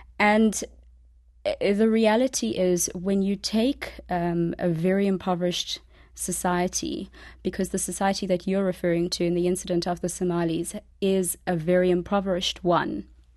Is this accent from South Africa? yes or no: yes; South Africa; I, as a South African